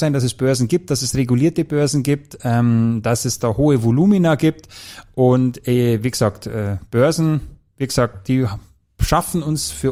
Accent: Bavaria, Germany; und bei uns in Bayern ist Schmusen, ist Kuscheln.

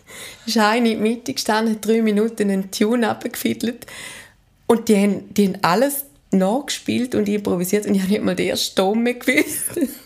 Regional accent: Frauenfeld, Thurgau, Switzerland; Ich bin in Frauenfeld aufgewachsen

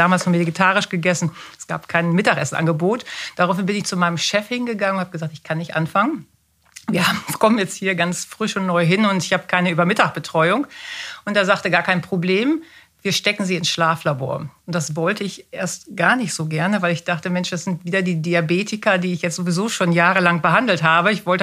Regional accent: Münster, North Rhine-Westphalia, Germany; moved away as an adult; Man hört es vielleicht, dass ich nicht gebürtig aus dem Schwabenland komme. Ich komme aus Münster in Westfalen und wir sind nach meinem Facharzt, das war Anfang der 2000er, der 10er Jahre, hier hingezogen.

